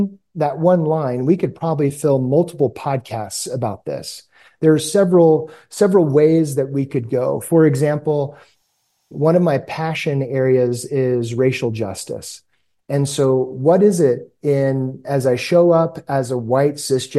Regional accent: El Paso, Texas, United States; also born or lived in Dallas; now in Albuquerque, United States; Grew up in El Paso, Texas, and have slowly moved east to Dallas. I've spent most of my life in Dallas.

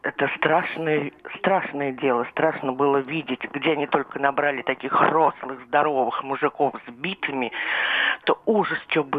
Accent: Russia; А вы откуда? Я говорю, из России.

